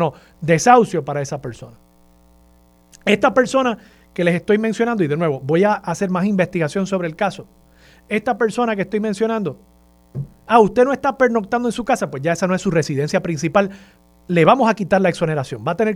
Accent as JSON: {"language": "Spanish", "country": "Puerto Rico", "said": "No podemos dejar de tener capacidad de indignación como pueblo, como puertorriqueños"}